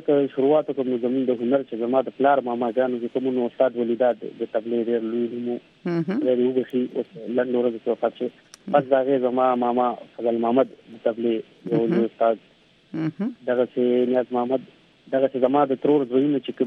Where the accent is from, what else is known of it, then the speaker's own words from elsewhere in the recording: Peshawar, Khyber Pakhtunkhwa, Pakistan; زه بیسیکلی هم د پېښور یم هم دغلته زېږېدلی یم په دغه خاوره د پښتونخوا او دغه مې د پلار نیکه کور دی دغه زما وطن دی